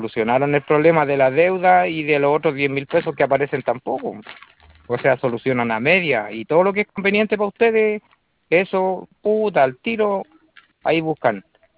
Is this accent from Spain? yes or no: no; Talca, Maule, Chile; yo soy de Talca